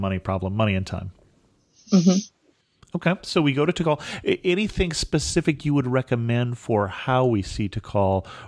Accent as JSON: {"language": "English", "region": "California", "country": "United States", "said": "I'm from California. That doesn't scare me."}